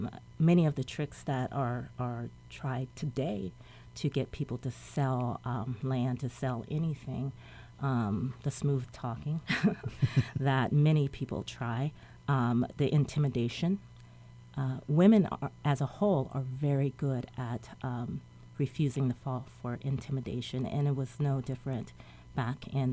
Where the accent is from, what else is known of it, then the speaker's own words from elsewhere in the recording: Kansas, United States; First of all, I'm originally from Kansas, so I have very much of a personal connection to this story.